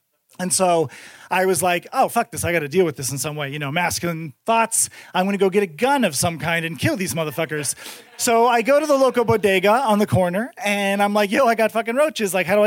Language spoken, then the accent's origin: English; California, United States; I grew up in California and I was like, we used to have fucking ants.